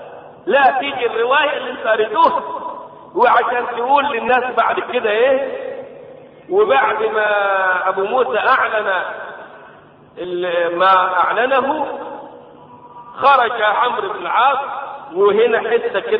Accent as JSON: {"language": "Arabic", "country": "Egypt", "said": "في معتقداتنا هنا وفي مناسباتنا ومواسمنا كمصريين"}